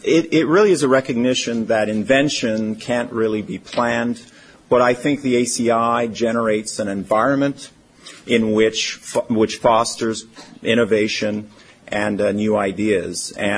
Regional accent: Montreal, Quebec, Canada; now in United States; I'm originally from Montreal, and I came to the great universities, Berkeley, as well as Rensselaer, in the United States

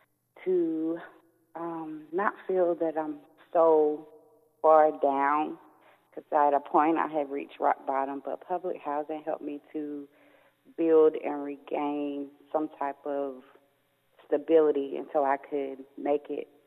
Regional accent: Aberdeen, North Carolina, United States; I grew up in Aberdeen. It's a very small town in North Carolina, and I pretty much have been there all of my life.

